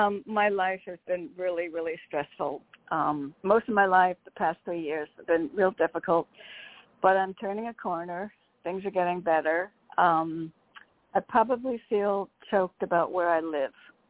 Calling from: Connecticut, United States; from Connecticut.

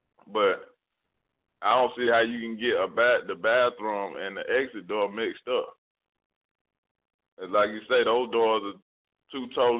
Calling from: Conyers, Georgia, United States; I'm calling from Conyers, Georgia.

